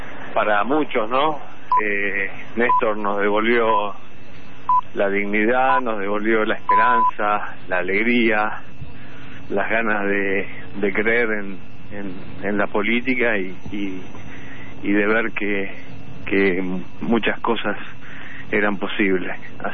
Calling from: La Plata, Buenos Aires Province, Argentina; de La Plata, acabo de llegar de la plaza

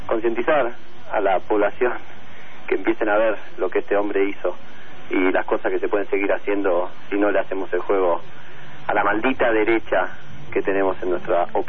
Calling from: San Martín de los Andes, Neuquén, Argentina; Soy de acá, de San Martín de los Andes

